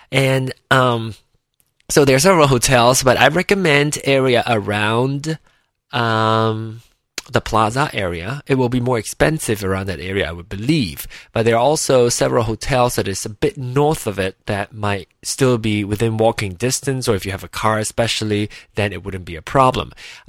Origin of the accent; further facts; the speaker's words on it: Malaysia; now in United States; I am actually Malaysian.